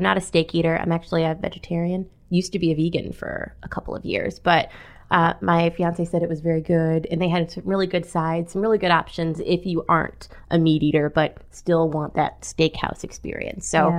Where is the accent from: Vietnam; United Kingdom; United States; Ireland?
United States; Pontiac, Michigan; moved away as an adult; also born or lived in Lansing; I came here by way of Lansing, Michigan, but I'm originally from Pontiac, Michigan. I'm Michigan born and raised. So this is actually my first job out of state.